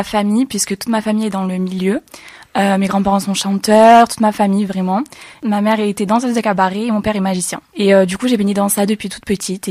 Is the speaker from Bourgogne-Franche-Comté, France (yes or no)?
no; Narbonne, Occitanie, France; je suis chanteuse, je suis âgée de 17 ans et je viens de Narbonne.